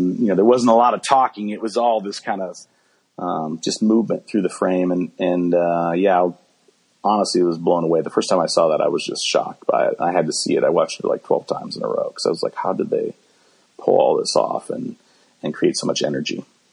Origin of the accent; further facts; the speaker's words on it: Midwest, United States; And he's like, where are you from? I said, oh, I'm from the Midwest.